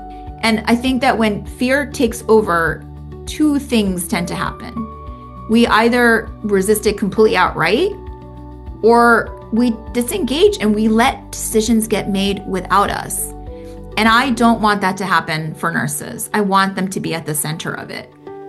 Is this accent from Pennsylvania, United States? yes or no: yes; Philadelphia, Pennsylvania, United States; I grew up in Philadelphia. I think of it as a very gritty city, and I rep Philly pretty hard. I grew up in an immigrant household